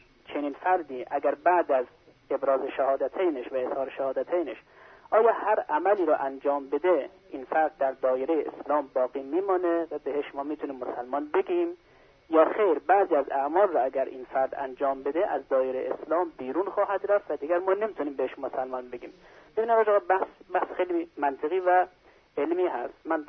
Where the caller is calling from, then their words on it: Mashhad, Razavi Khorasan, Iran; بله ما از مشهد هستم.